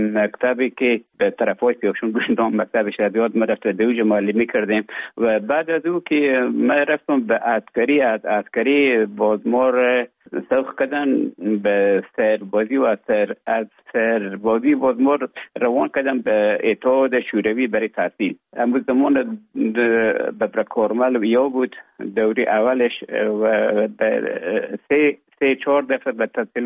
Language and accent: Persian; Afghanistan; now in Finland; از افغانستان طالبان آمدن به اوج گذاره محکمه که مشکل بود و آمدم به طرف های روسیه و از روسیه آمدم به ایجه بفنلا.